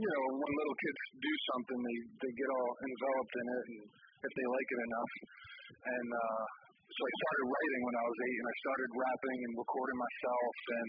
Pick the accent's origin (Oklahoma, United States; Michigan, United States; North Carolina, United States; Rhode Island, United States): Rhode Island, United States; And so I come from Rhode Island. You know, it's not a very it wasn't saturated in hip hop to any degree.